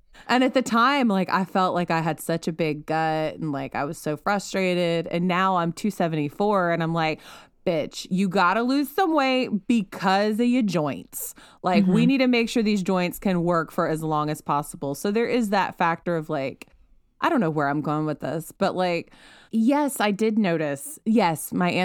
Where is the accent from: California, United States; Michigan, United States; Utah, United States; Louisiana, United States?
Louisiana, United States; that tour went to Baton Rouge, Louisiana, and I'm from Louisiana.